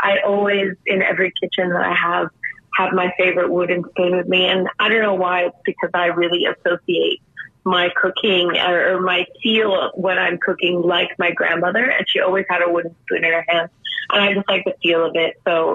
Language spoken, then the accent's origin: English; Miami, Florida, United States; now in California, United States; I grew up in Miami, Florida, a big Cuban family.